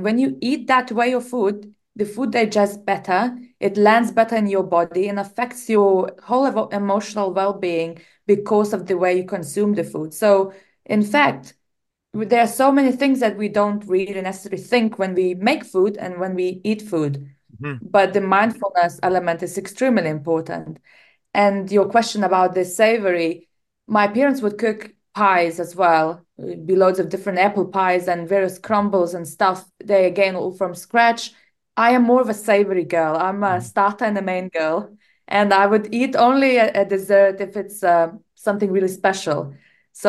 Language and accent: English; Lithuania; English is a second language; moved away as an adult; now in United Kingdom; I left Lithuania more than around 20 years ago, which means I've embarked on a journey in UK and other countries